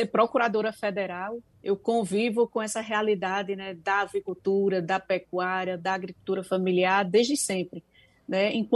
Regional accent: Pernambuco, Brazil; Sou do Agreste, né, um Agreste onde produz no deserto, né, eu digo que eu sou de uma região que produz no deserto

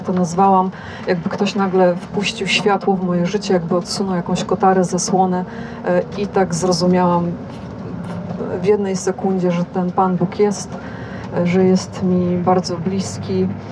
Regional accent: Lubin, Lower Silesian Voivodeship, Poland; mama jest diakonisą w kościele zielonoświątkowym w Lubinie. Stamtąd pochodzę.

